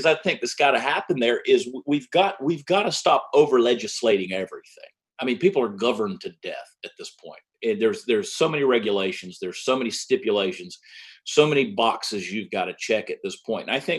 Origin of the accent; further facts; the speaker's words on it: Georgia, United States; also born or lived in New Jersey, United States; I was conceived in Dallas. I was born in New Jersey. I lived there, I'm sure you can tell from the accent, exactly four months. I grew up in the state of Georgia and went to school at the University of Georgia